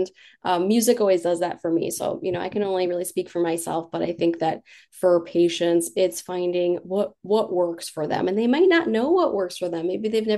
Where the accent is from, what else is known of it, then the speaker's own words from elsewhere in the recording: Illinois, United States; But I grew up outside of Chicago and I know those brutal winters.